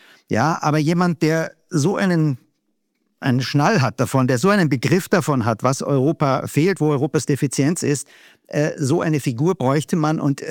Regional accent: Austria; Ich bin Österreicher

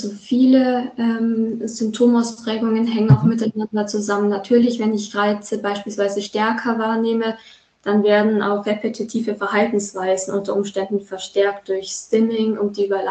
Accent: Wernberg, Bavaria, Germany; Ich komme aus Wernberg.

